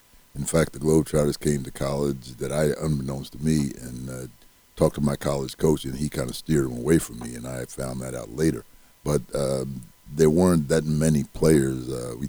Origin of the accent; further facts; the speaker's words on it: New Jersey, United States; I went to a small college in North Carolina. I grew up in New Jersey.